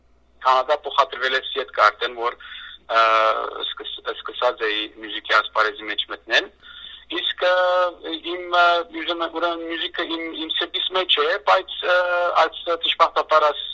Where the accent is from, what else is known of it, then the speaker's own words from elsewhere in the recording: Lebanon; also born or lived in Aleppo, Syria; now in Canada; ես Հալեբի մեջ ծնած եմ, ուրեմն եւ Հալեբ եւ Եկլիփանան փոխադրված ընտանիքով, իսկ դրոցս ուրեմն հաջախազ եմ Լիփանանի դպրոցներու մեջ եւ ավարտած, իսկ 55-ին ուրեմն ընտանիքով Կանադա փոխադրվեցանք